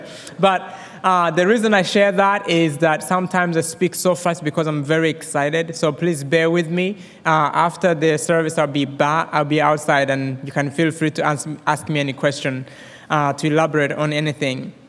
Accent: Rwanda; accent: Rwandan; also born or lived in Minnesota; now in Boone, United States; And so from Rwanda, if you already, how many of you think I have an accent right now? So that's my Rwandan accent.

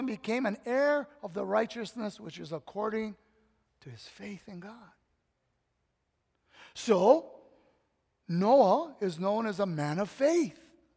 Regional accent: Kalihi, Hawaii, United States; I'm a Kalihi boy, okay? I grew up in Kalihi.

